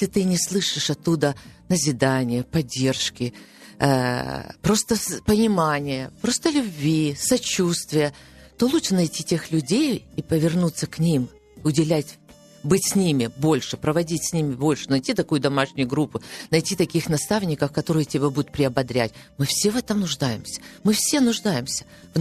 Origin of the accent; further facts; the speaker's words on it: Ukraine; как украинская женщина с украинским менталитетом